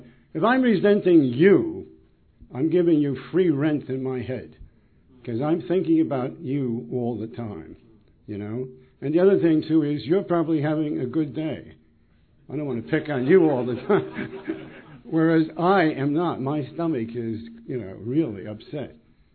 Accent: New Jersey, United States; from New Jersey, okay?

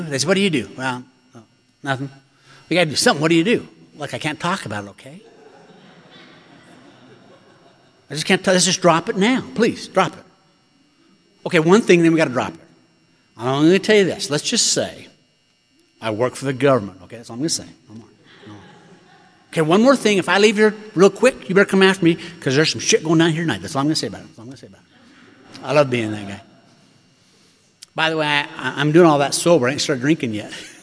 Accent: Orem, Utah, United States; I grew up here in Utah. I grew up in Orem, you know, and nobody drank.

